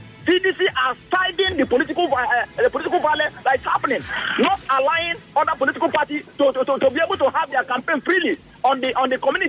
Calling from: Port Harcourt, Rivers, Nigeria; I'm calling from Ada George, Port Harcourt.

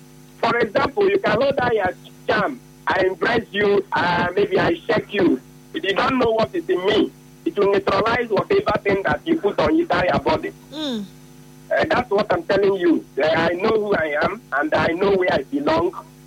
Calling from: Port Harcourt, Rivers, Nigeria; Chris, I'm calling from Port Harcourt.

